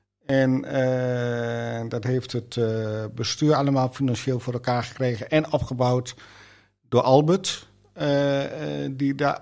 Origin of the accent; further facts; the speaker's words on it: Enter, Overijssel, Netherlands; now in Almelo, Netherlands; Ik ben opgegroeid in Enter. En ik woon sinds 28 december 1989 in Almelo.